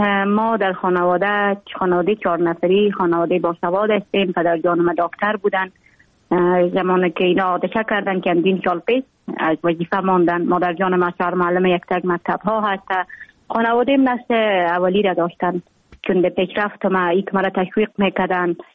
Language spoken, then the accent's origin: Persian; Jowzjan, Afghanistan; also born or lived in Mazar-i-Sharif; ما در ولایت جوزجان به دنیا آمدیم، 26 سال عمر دارم. مکتب خود در افغان ترک تا صنف 9 در جوزجان خواندیم، بعدا آمدیم از صنف 10 تا 12 در افغان ترک مزار شریف ادامه دادیم.